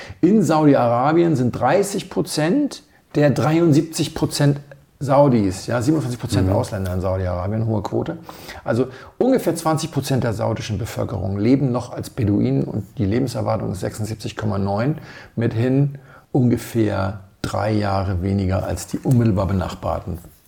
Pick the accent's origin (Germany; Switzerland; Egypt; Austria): Germany; Hamburg; Als Hamburger weiß man das, weil wir haben einen Tidenhub im Hamburger Hafen.